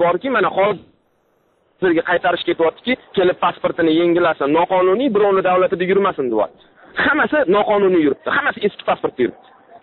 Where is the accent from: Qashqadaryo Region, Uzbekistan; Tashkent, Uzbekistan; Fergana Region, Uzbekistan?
Tashkent, Uzbekistan; Men o'zim toshkentlikman.